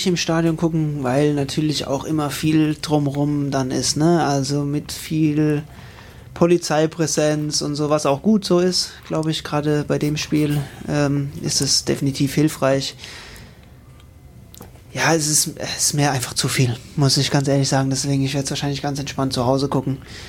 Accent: Rhineland-Palatinate, Germany; Also wir sind ja aus der Umgebung, von daher ist es für uns ja theoretisch Heimat, auch wenn wir Pfälzer sind, aber klar, nicht weit weg. Ich bin auch stolzer Pfälzer.

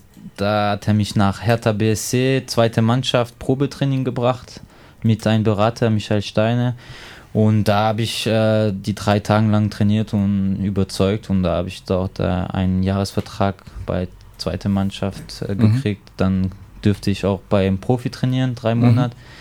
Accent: France; German is a second language; now in Germany; Okay, ich komme aus Frankreich, das hat schon welche bestimmt gemerkt, und habe dort auch Fußball angefangen zu spielen, 6 Jahren, und dann wurde ich bei Nachwuchszentrum von Racing Straßburg ausgebildet, da habe ich meine Station gehabt, dann zurück nach Mulhouse

